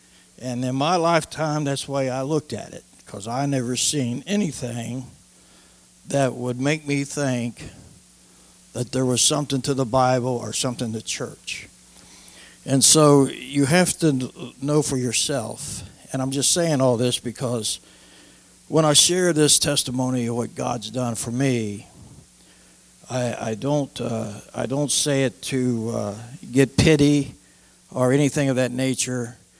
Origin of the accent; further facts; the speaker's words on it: Covington, Kentucky, United States; So I was raised in Covington, Kentucky. I was born in 1949, and my dad was a musician, country and western singer.